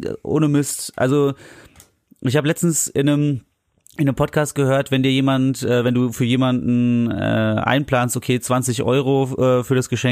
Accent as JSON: {"language": "German", "country": "Germany", "said": "Sorry, ich komme aus Deutschland."}